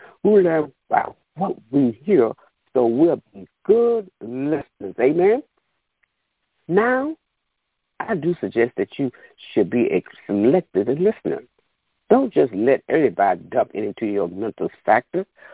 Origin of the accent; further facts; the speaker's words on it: Sanford, North Carolina, United States; And I am from North Carolina, Sanford, North Carolina.